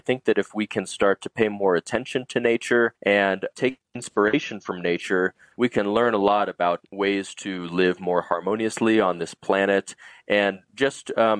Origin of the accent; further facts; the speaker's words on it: Boulder, Colorado, United States; I grew up in Boulder, Colorado, spending a lot of time in the Rocky Mountains as a kid